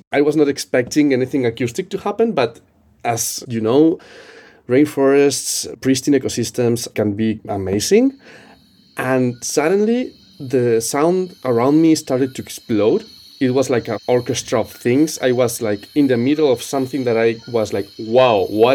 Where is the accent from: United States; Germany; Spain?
Spain; English is a second language; I'm from Spain.